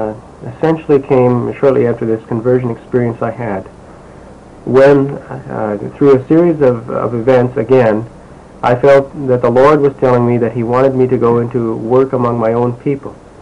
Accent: Neah Bay, Washington, United States; also born or lived in Tacoma; First of all, I grew up in Nia Bay, Washington for at least my grade school years, and then in 1960 my family moved from Nia Bay to a large metropolitan area, Tacoma, Washington.

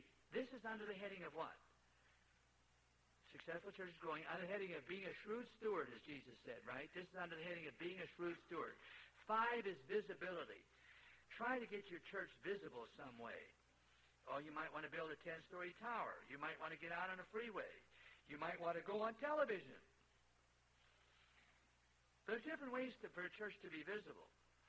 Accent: Pittsburgh, Pennsylvania, United States; I'm an Eastern boy. I was raised in Pittsburgh, PA, and went to school in New York

